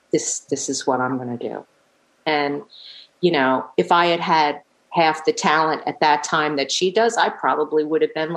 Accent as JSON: {"language": "English", "town": "Manhasset", "region": "New York", "country": "United States", "tie": "born or raised there", "said": "No, I grew up in Long Island. I grew up in Manhasset, New York."}